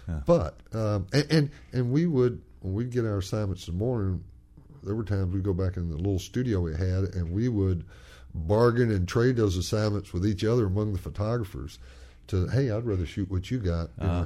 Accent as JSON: {"language": "English", "town": "Shelbyville", "region": "Tennessee", "country": "United States", "tie": "born or raised there", "said": "I grew up in Shelbyville, Tennessee, which is Tennessee walking horse country."}